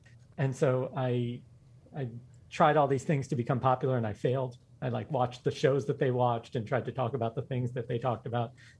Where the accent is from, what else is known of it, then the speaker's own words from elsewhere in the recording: New York, United States; So I grew up in New York.